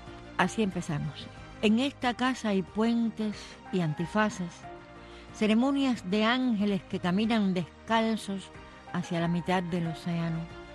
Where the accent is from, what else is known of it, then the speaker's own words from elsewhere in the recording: Cuba; moved away; Hace poco tiempo descubrí que yo no me fui de Cuba un día, sino que a Cuba la fueron yendo de mí poco a poco, como un cuerpo herido que se desangra lentamente.